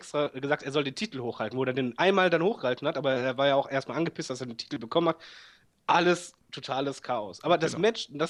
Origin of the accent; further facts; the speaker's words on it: Germany; Ja, als Deutscher hast du halt ganz selten das benutzt.